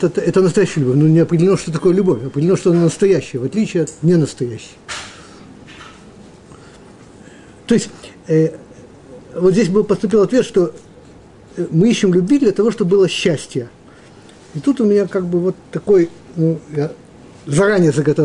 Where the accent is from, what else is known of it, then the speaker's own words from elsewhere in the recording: Moldova; Я просто из Молдавии